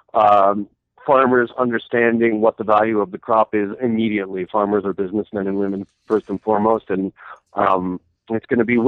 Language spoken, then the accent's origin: English; New Mexico, United States; I'm on the Funky View Ranch in New Mexico right now, working on hemp legalization here in my home state.